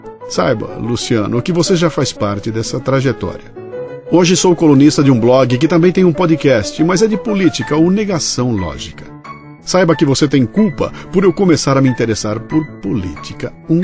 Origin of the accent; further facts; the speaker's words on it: Espírito Santo, Brazil; also born or lived in Santo André; tenho 27 anos e me orgulho de ser paulixaba. Eu adoro essa expressão que eu inventei. Nasci em Santo André, mas fui criada no norte do estado do Espírito Santo.